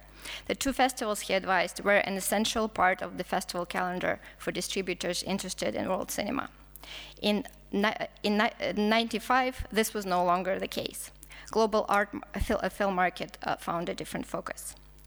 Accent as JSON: {"language": "English", "country": "Russia", "accent": "Russian", "second_language": "English", "said": "I apologize for my Russian accent"}